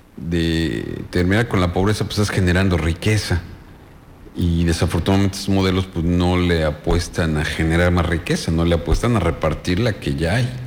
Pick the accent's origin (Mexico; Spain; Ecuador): Mexico; si en algo somos expertos los mexicanos es en vivir inmersos en la crisis, en superar las crisis.